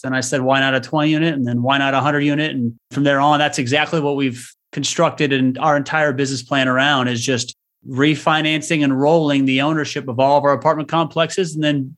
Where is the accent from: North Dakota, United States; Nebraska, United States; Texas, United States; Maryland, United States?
Nebraska, United States; Omaha; Yeah, I was born and raised in the Omaha area.